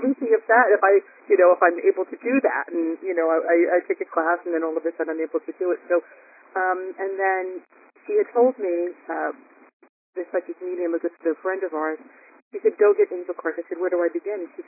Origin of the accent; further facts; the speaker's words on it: New Jersey, United States; Oh, I'm from New Jersey.